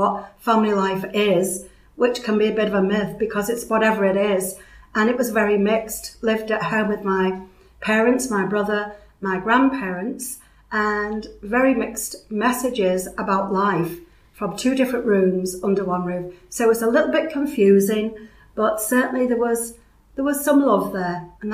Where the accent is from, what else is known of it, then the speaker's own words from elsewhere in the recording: Liverpool, North West England, United Kingdom; So Liverpool born and bred.